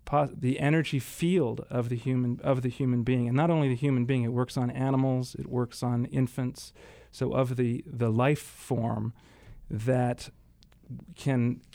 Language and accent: English; Geneva, Switzerland; I grew up in Switzerland. I spent half of my life in Geneva, Switzerland.